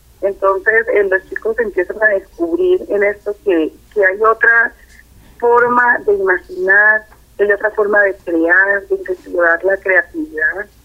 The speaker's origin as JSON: {"language": "Spanish", "town": "Candelaria", "region": "Valle del Cauca", "country": "Colombia", "said": "venimos del proyecto en comunidad, como yo, que vengo de Candelaria, otros de otros municipios"}